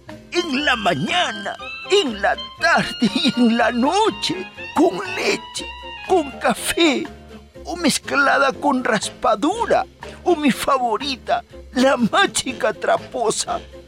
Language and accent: Spanish; Latacunga, Cotopaxi, Ecuador; como yo soy de la Tacunga, cuando era joven me decían mashcas.